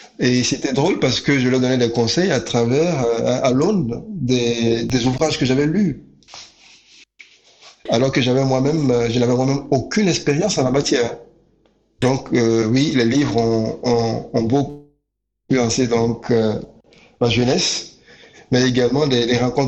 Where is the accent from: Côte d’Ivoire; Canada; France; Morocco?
Côte d’Ivoire; Je suis né donc en Côte d'Ivoire, comme tu l'as dit, j'y ai grandi et pendant longtemps donc, j'ai été influencé par cette culture ivoirienne qui est celle de ma mère.